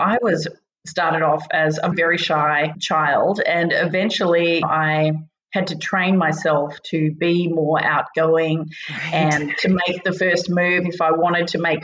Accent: Western Australia, Australia; I'm not American. I'm actually Australian. I grew up in a variety of very small towns in outback Western Australia. And that sort of trend of moving around continued into my adult life. I spent over 20 years living and working overseas as a journalist

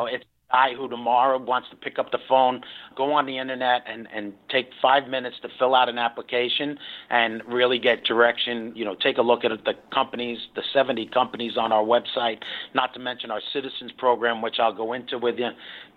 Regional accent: Brooklyn, New York, United States; I was a kid from Brooklyn. I thought I was going to be a cop, a fireman, or a backhoe driver.

